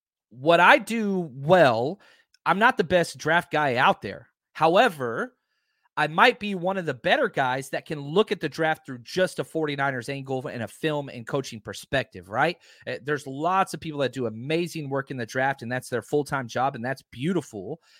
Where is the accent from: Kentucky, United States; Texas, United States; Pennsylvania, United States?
Texas, United States; I grew up in Texas where there were no mountains. You go up to second floor and you can see Oklahoma. It's just as flat and brown as we possibly can. So when we moved to California, that was a big deal to me.